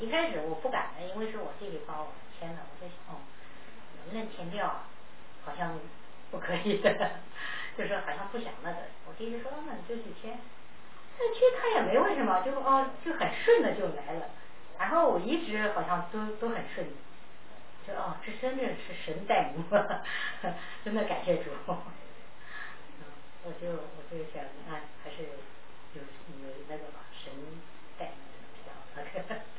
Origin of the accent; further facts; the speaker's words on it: China; 我也是大陆人，我们在家里是都是无神论者